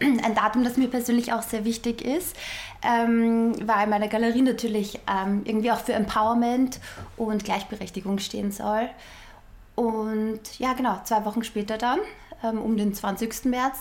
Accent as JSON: {"language": "German", "region": "Vienna", "country": "Austria", "moved": "yes", "lives_now": "Berlin, Germany", "said": "Ich komme ursprünglich tatsächlich aus Wien und bin vor einigen Jahren nach Berlin gezogen"}